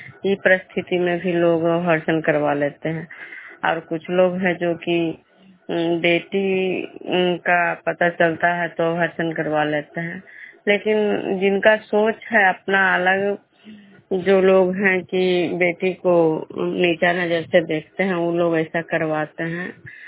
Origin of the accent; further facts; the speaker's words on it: Vishnupur, Bihar, India; मैं विष्णुपुर ग्राम खड्डा पंचायत नालंदा जिला नगर नरसा प्रखंड के निवासी हूँ।